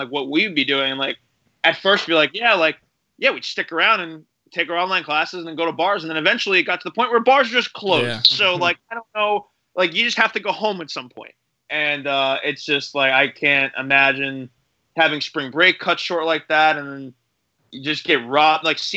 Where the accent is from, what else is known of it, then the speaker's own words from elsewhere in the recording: New Jersey, United States; I thought it was Jersey this whole time. That's bad since I'm from Jersey.